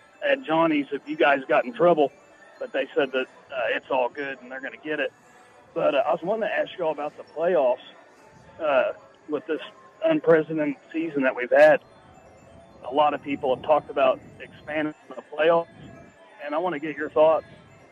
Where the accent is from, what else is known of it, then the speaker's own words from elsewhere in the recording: Oklahoma, United States; We're from Oklahoma, but we've played all over the country.